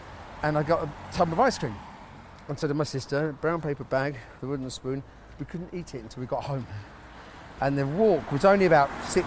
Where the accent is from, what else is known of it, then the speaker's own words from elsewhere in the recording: London, United Kingdom; I was born in Shepherd's Bush.